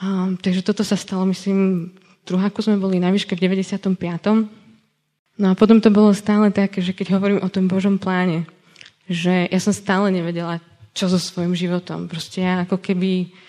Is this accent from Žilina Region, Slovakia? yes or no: yes; Liptovský Mikuláš, Žilina Region, Slovakia; ja som z Mikuláša a tam bol tiež gymnázium